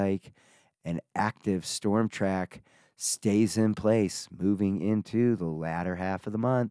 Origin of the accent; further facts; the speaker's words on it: Canada; I'm Canadian meteorologist